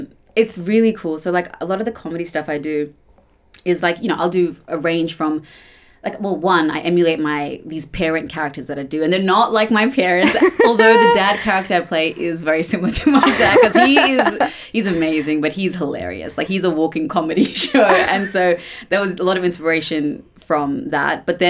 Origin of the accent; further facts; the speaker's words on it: Australia; I love my culture, but Australia, being Australian is very much a part of my culture as well, you know, because that's part of my identity, because I was brought up here.